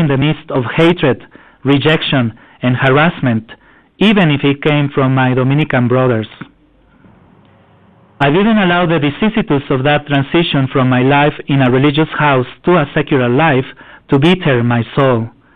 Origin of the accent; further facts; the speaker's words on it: Baja California, Mexico; Growing up in La Frontera between Mexicali and Calexico made me aware of borders and walls. We Mexicans were never fully accepted on the other side of the Mexican border